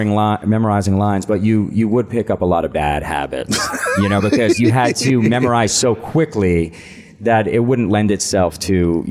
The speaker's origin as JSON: {"language": "English", "region": "Connecticut", "country": "United States", "tie": "born or raised there", "said": "I grew up in Connecticut."}